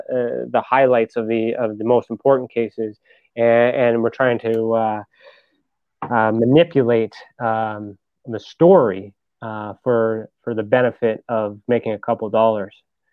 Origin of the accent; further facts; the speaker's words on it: Canada; No, it's all good. We're Canadian.